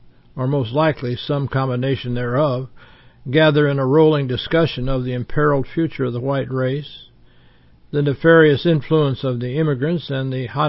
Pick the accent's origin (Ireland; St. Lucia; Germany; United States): Ireland; All right, I'm from Ireland.